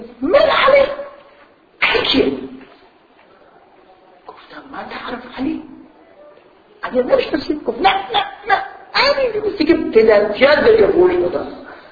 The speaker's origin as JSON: {"language": "Persian", "country": "Iran", "said": "گفتم ایران. گفتو مسلمونی؟ گفتم نه یهودی هستم."}